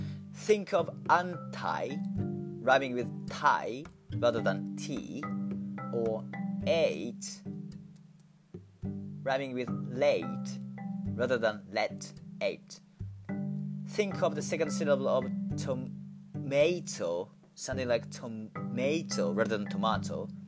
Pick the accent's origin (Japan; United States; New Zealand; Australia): Japan; first language Japanese; English is a second language; that's another good example of why I changed my accent, why I have chosen to speak in English accent, because tomato, that's how I say, or that's how we say tomato in Japanese.